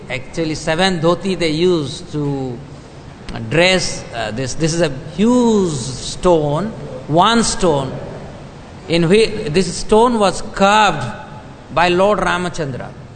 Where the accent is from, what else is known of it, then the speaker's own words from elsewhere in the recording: Odisha, India; I am from Odisha, my hometown or my village is just 20 kilometers from Remuna.